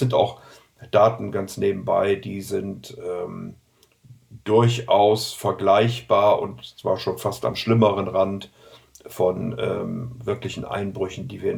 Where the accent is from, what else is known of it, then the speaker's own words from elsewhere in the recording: Rhineland, Germany; ich bin ja Rheinländer